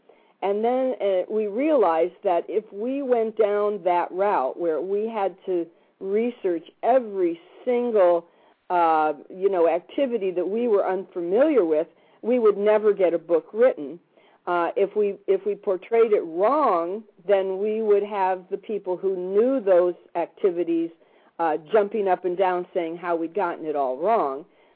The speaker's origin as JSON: {"language": "English", "town": "Hollywood", "region": "California", "country": "United States", "tie": "born or raised there", "also_born_or_lived": "Juneau", "said": "Of course, I grew up in Hollywood, too, so we were both very familiar with L.A. And then the second one was in Juneau, where I lived for so many years."}